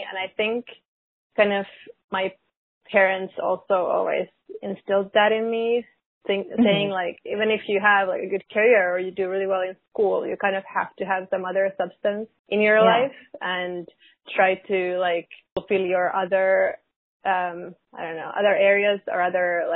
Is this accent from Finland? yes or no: yes; Finland; English is a second language; moved away as an adult; also born or lived in United Kingdom; now in New York, United States; I'm 29. I'm originally from Finland, but I moved to the UK after college and then to New York about 3 years ago.